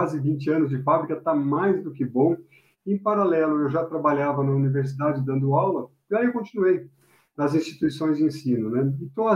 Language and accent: Portuguese; São Paulo, Brazil; eu sou de São Paulo